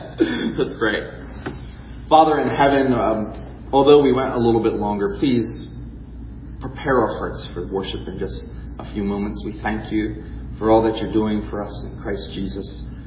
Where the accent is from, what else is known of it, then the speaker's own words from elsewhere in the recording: United States; The only reason they don't now is because we're American.